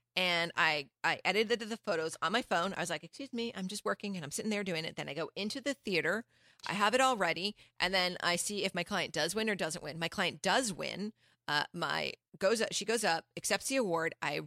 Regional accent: New York, United States; now in California, United States; So I came from New York and people always ask me, how'd you get to California?

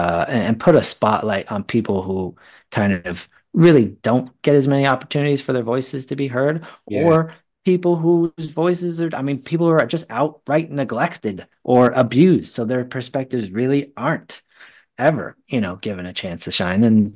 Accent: Oregon, United States; moved away as an adult; also born or lived in Los Angeles / Las Vegas / New York City; now in London, United Kingdom; I mean, I'm originally from the Northwest US. So I grew up in Oregon and kind of in smaller areas, so outside of giant metropolitan cities.

